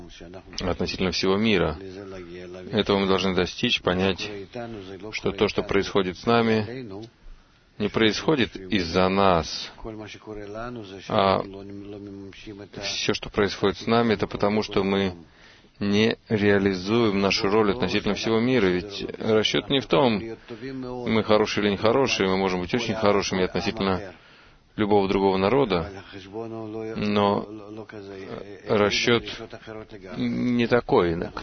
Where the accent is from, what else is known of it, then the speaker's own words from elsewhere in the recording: Givat Shmuel, Central District, Israel; Я из Гивад Шмуэля.